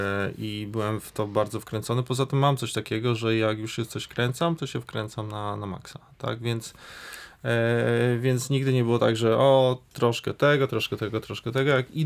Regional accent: Rzeszów, Subcarpathian Voivodeship, Poland; now in Łódź, Poland; bo ja z Łodzi ogólnie nie jestem. Ja pochodzę z Rzeszowa, przeniosłem się tutaj na studia, tutaj studiowałem i potem już tutaj zostałem.

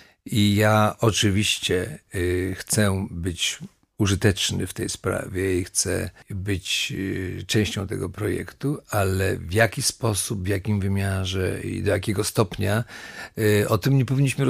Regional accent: Konin, Greater Poland Voivodeship, Poland; Ja wychowywałem się w Koninie, gdzie mój dziadek osiadł

